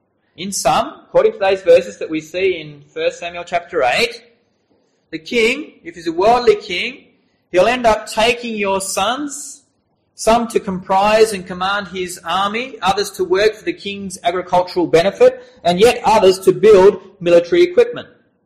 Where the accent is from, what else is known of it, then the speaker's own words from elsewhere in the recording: Australia; growing up in Australia, which is a democratic nation